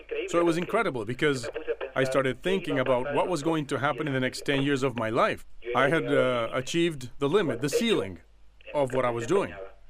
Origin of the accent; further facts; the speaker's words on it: Bolivia; We are from Bolivia.